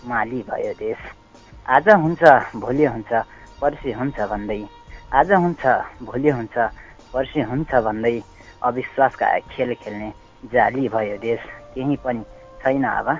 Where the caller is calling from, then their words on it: Salyan, Karnali Province, Nepal; हजुर सल्यानदेखि